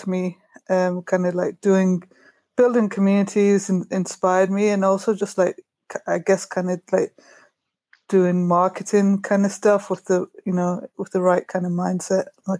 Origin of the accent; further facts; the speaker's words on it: Brighton, South East England, United Kingdom; But I still live in Brighton, but in Brighton, in my hometown